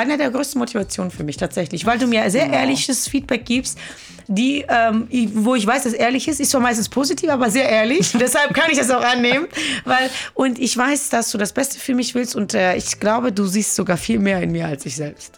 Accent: Switzerland; Und ich komme aus der Schweiz, war nur in Berlin jetzt übers Wochenende.

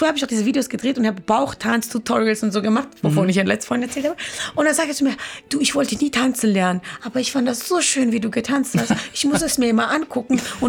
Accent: Switzerland; Und ich komme aus der Schweiz, war nur in Berlin jetzt übers Wochenende.

